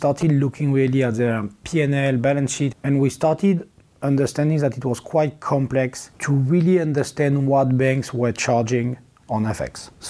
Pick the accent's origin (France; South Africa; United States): France; English is a second language; now in London, United Kingdom; So as you may understand because of my accent, I'm French, not British. So living in London for the last 4 years.